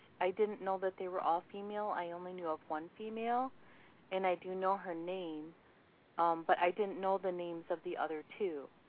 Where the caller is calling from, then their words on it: Michigan, United States; I'm calling from Michigan